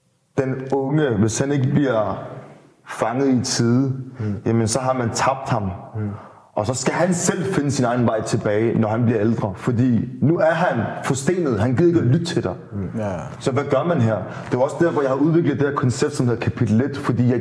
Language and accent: Danish; Copenhagen, Capital Region of Denmark, Denmark; born there; vi er i København, ikke? Vi er i København, og jeg var født i Nordvest, så jeg gik på en skole, der hed Bissebjerg Skole, i 7. klasse